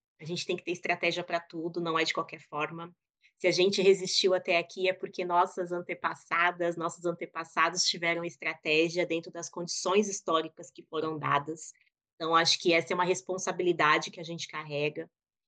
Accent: Brazil; Eu cresci num Brasil onde a gente não falava de racismo

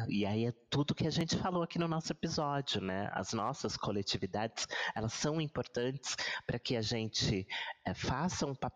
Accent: Brazil; porque nós somos um país aqui de terceiro mundo, um país sul-americano que quer se reconhecer como europeu, né?

